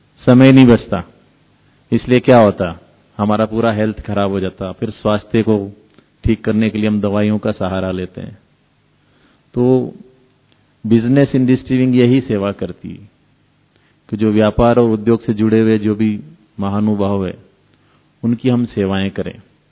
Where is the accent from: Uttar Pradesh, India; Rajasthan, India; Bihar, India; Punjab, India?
Rajasthan, India; क्योंकि मैं लोकल राजस्थान से हूं